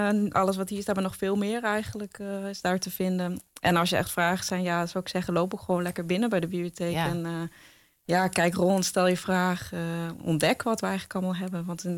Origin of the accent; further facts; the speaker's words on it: Drachten, Friesland, Netherlands; Ik kom zelf uit Drachten.